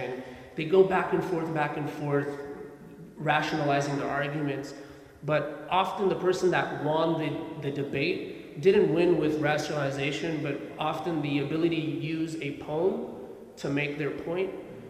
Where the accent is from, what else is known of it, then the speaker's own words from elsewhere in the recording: United States; I'm growing up in America, at times I was rejected by my Afghan side because of my paleness. I was always rejected by my American side because I was never American enough.